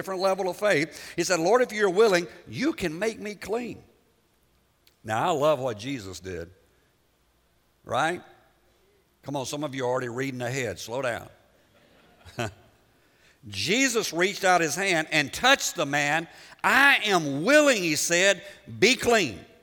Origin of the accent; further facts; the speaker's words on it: Liberia; because most of you know I was born in Africa, and there were leper colonies in Liberia where I lived.